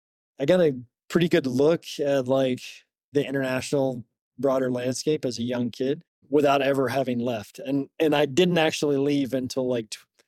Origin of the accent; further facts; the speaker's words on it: Tennessee, United States; I grew up in a small town in East Tennessee. It's primarily a manufacturing town. It's a big church-driven community too, so a lot of Southern Baptists.